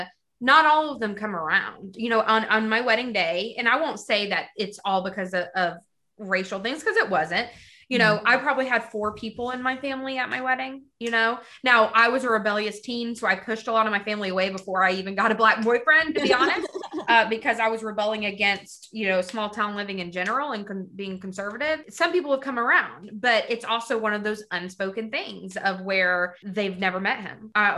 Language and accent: English; the South, United States; as someone growing up in the South, as a white woman